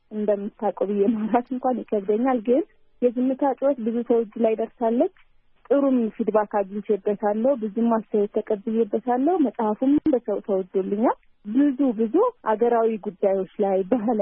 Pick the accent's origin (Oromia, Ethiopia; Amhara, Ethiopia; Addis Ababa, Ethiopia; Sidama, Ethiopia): Amhara, Ethiopia; Debre Markos; እድገቴም ውልደቴም ጎጃም ደብረ ማርቆስ ከተማ ውስጥ ነው ተወልጄ የሚያደግኩት። ከ12ኛ ክፍል የተማርኩት እዛው ነው።